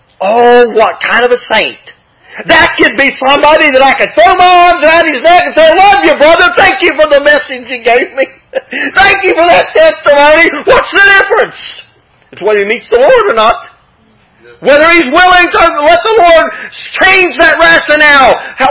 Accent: Webster Springs, West Virginia, United States; I remember driving through my hometown one time and this guy, he had the perfect uniform for it.

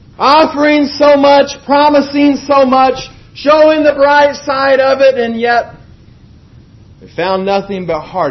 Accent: United States; Well, I'm from America, so I thought, let's see what this is about.

